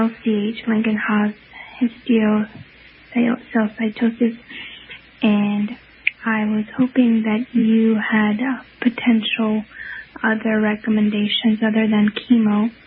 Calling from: Santa Monica, California, United States; I'm calling from Santa Monica, California.

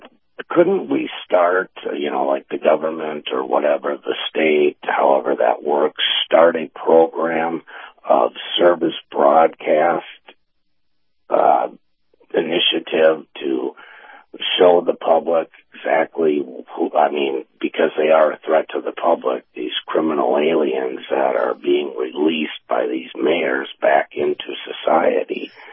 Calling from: Tampa, Florida, United States; in Tampa.

